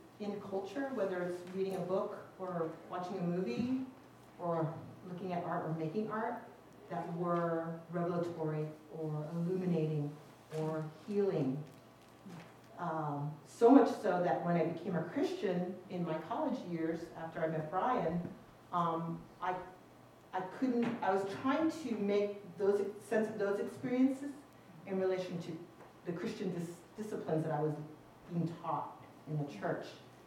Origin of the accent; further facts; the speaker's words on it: New York City, New York, United States; moved away as an adult; also born or lived in Pasadena / Seattle; I am originally from New York City. I'm a Queens gal that was transplanted in Pasadena to do my PhD studies and then traveled to Seattle to do a job for Fuller